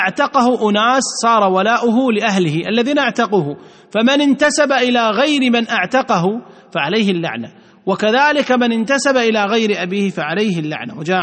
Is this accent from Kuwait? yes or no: yes; Kuwait